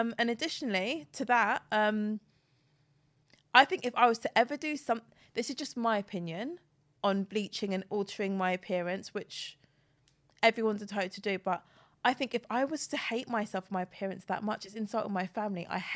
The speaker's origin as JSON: {"language": "English", "town": "Cockfosters", "region": "London", "country": "United Kingdom", "said": "Honestly, if I want to sound one way, I'll say North London. If I want to sound another way, I'll say I'm from Cockfosters in Hertfordshire."}